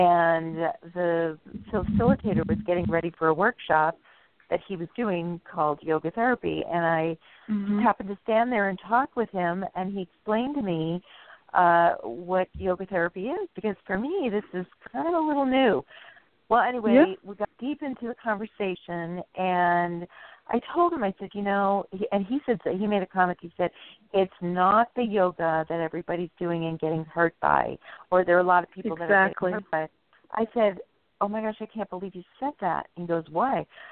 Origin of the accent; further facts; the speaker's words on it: New York, United States; I grew up in New York. There was no yoga where I lived.